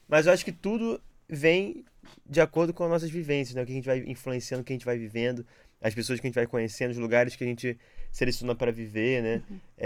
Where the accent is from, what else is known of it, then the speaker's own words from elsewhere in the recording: Rio de Janeiro, Brazil; now in Portugal; sou da Taquara, que é um lugar muito muito específico do Rio de Janeiro.